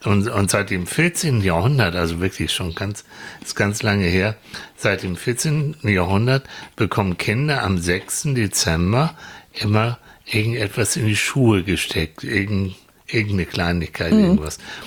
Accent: Hamburg, Germany; Wir kommen aus Hamburg, Annika und ich.

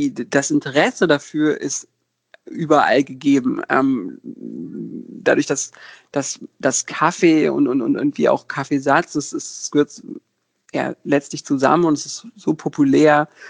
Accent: Berlin, Germany; ich bin in Berlin geboren und hier aufgewachsen.

